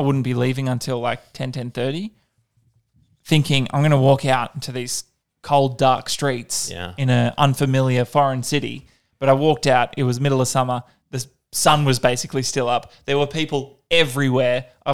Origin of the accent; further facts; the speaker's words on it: Perth, Western Australia, Australia; I grew up in Perth